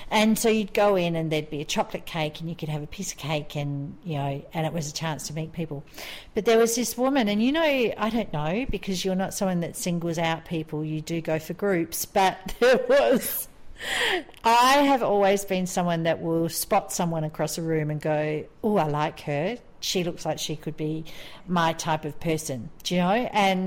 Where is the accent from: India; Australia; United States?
Australia; now in Qatar; I'm an Australian living in Qatar.